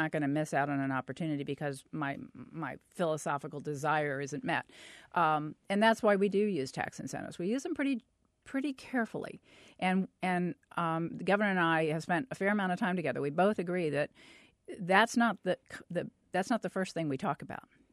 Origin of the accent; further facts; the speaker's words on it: Gotha, Florida, United States; And I say, I'm from, you know, Gotha, that doesn't mean anything to anybody outside this immediate area. If I say I'm from Orlando, they relate.